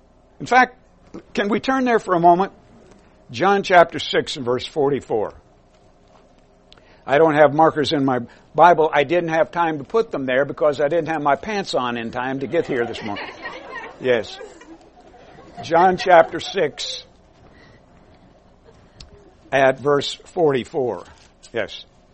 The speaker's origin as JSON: {"language": "English", "region": "Alabama", "country": "United States", "also_born_or_lived": "Ohio", "said": "Well, I come from Alabama where they make good white lightning. Although I've lived most of my life in Ohio."}